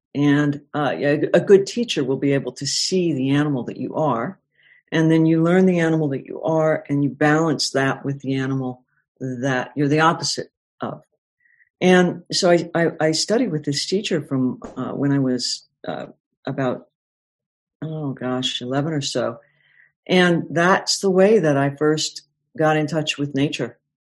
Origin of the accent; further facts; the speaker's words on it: Colorado, United States; I was born in Colorado, and we lived in Colorado for a long time, and I just really wanted to get back to Colorado.